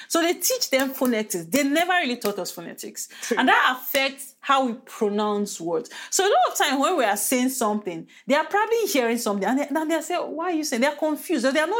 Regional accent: Delta, Nigeria; I really can't speak my language. But yeah, I know. A bit. I have a smattering knowledge of it. And I'm from Delta.

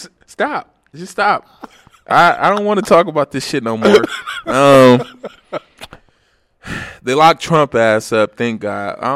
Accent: Cleveland, Ohio, United States; accent: Cleveland; my Cleveland accent is probably thick as fuck to a motherfucker in a different country.

